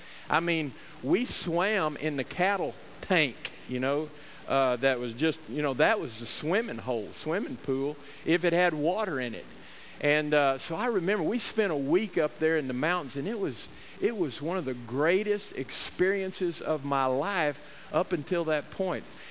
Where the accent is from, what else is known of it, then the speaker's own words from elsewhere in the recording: Odessa, Texas, United States; born there; I'm a flatlander. Honestly, I was born in Odessa, Texas. And in that part of the state known as the Permian Basin, right there in the middle.